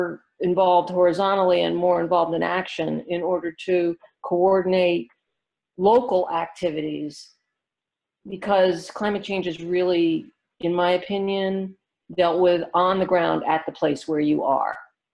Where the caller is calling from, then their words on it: Eugene, Oregon, United States; I live in Massachusetts, although I'm calling in from Eugene, Oregon. That's because we're moving to co-housing in Eugene.